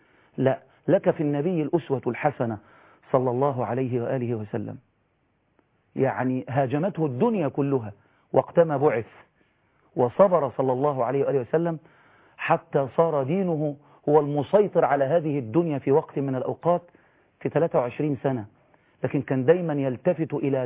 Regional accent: Egypt

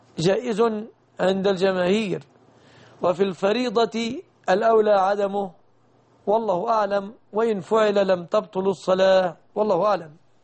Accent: Egypt; بلادنا مصر

